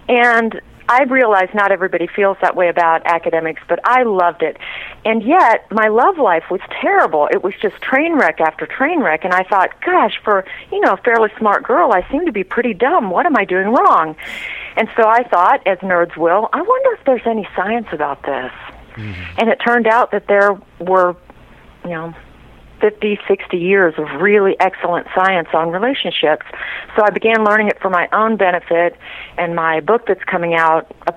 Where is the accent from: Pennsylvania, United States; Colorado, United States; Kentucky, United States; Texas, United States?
Texas, United States; now in California, United States; Well, I grew up in Central Texas